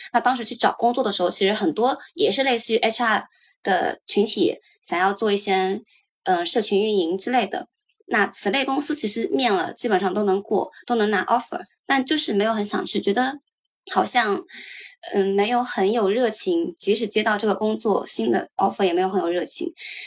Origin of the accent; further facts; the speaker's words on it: Zhejiang, China; moved away as an adult; now in Beijing, China; 对，是一个浙江人，然后我从小其实20多年都在浙江长大、